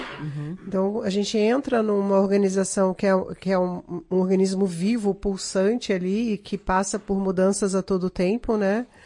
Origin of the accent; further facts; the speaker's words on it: São Paulo, Brazil; now in Florianópolis, Brazil; eu vim de São Paulo para Florianópolis